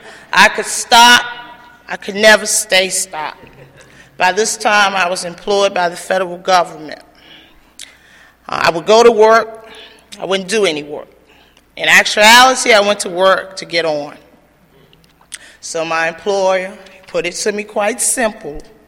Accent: Danville, Virginia, United States; So, like I said, I was born and raised in Danville, Virginia, and I am the eighth child.

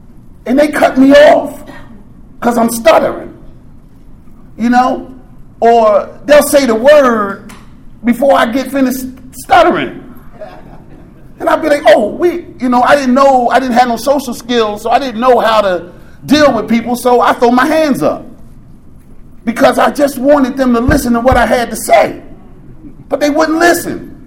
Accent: Philadelphia, Pennsylvania, United States; My mother's from Savannah, Georgia. She did not play. We grew up in Philly, but we was raised like we was on one of those porches in Savannah, Georgia.

